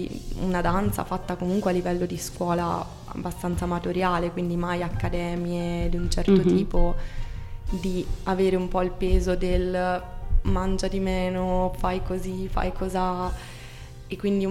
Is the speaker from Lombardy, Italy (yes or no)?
yes; Sesto San Giovanni, Lombardy, Italy; now in Perugia, Italy; E mi sono trasferita a Perugia per l'università, quindi ho fatto qui l'università. In realtà appunto vengo da Sesto San Giovanni, vicino a Milano.